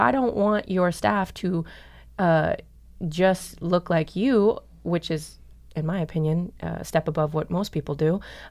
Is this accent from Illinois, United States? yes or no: no; Boston, Massachusetts, United States; I'm from Boston, I'm from Dorchester, and I know so many people who never leave their neighborhoods.